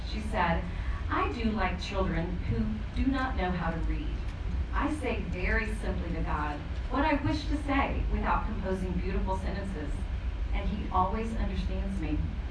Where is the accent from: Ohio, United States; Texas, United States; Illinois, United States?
Texas, United States; moved away as an adult; now in Washington, D.C., United States; I had been born and raised in Texas and had never moved more than a block from where I was born.